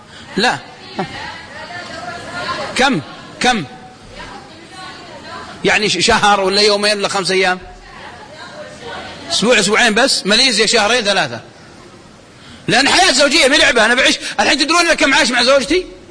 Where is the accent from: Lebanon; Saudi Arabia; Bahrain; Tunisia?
Saudi Arabia; تسألهم عندنا في السعودية